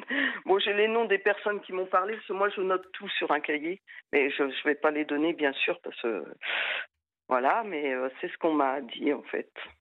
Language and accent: French; Pays de la Loire, France; Le Maine-et-Loire.